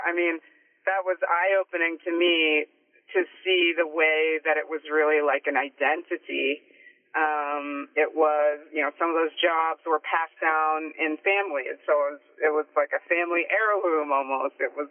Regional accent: Michigan, United States; And I'm from Michigan, so I kept hearing back, he's going to save our factory, he's going to bring our factory back.

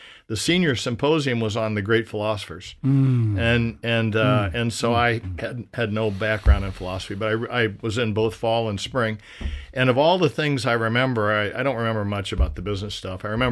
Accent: Ottumwa, Iowa, United States; Well, you know, it's a town then of about 30,000. It's smaller now, and it was the classic kind of town.

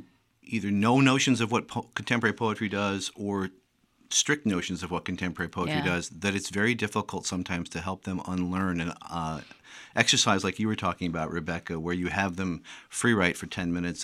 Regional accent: Peoria, Illinois, United States; And I grew up in the Peoria area and have been in and out of Illinois most of my life and different parts of the state as well.

